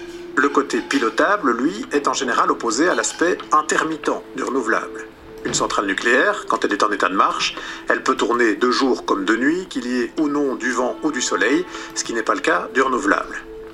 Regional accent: Belgium; j'ai pris rendez-vous avec l'un des spécialistes du nucléaire chez nous en Belgique.

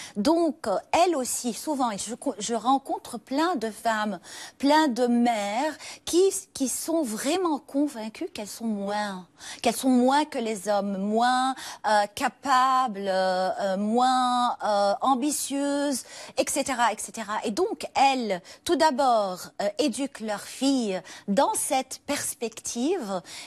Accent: Lebanon; pour moi, en tant que Libanaise, la Tunisie est un exemple de courage et de lumière.

